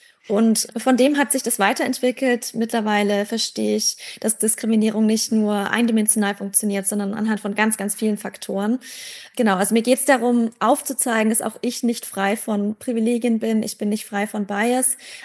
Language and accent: German; Bavaria, Germany; Ich selbst bin eine Frau, ich komme aus Franken, ich komme aus Bayern, also nicht unbedingt aus dem progressivsten Teil von Deutschland. Ich bin hier in der Nähe aufgewachsen, bin jetzt auch wieder hierher zurückgekehrt.